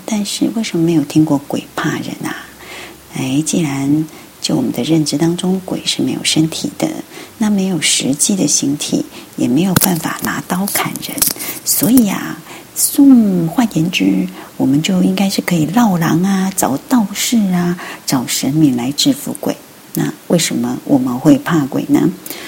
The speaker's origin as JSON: {"language": "Chinese", "country": "China", "said": "毕竟我们是中国人嘛"}